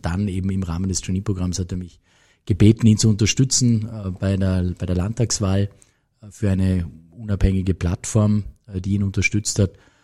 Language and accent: German; Vorarlberg, Austria; habe ihm sozusagen gesagt, ich komme auch aus Vorarlberg.